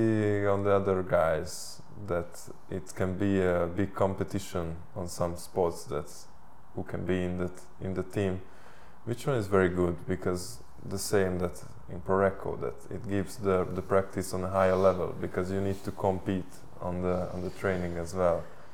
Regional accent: Eger, Heves, Hungary; English is a second language; to be in Hungary, to maybe go back to Eger, my hometown, and help to that club to be again one of the best.

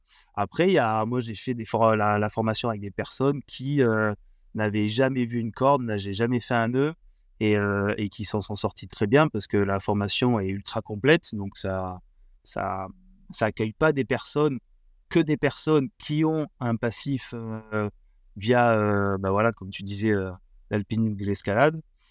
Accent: Marseille, Provence-Alpes-Côte d'Azur, France; je viens des Bouches-du-Rhône, né à Marseille.

